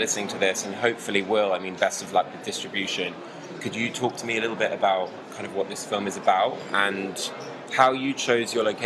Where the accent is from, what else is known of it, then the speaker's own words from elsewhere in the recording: England, United Kingdom; I'm English